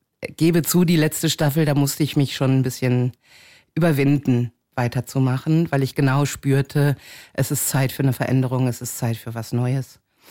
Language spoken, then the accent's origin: German; North Rhine-Westphalia, Germany; ich bin auf dem Dorf groß geworden, ne? Ich bin ein ostwestfälisches Landmädchen.